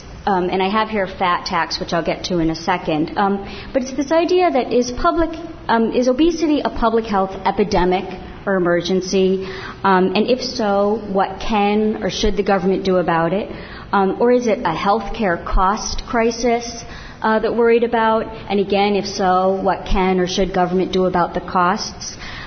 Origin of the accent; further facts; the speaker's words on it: New York, United States; I'm from New York State. I live in New York State. I grew up in New York State.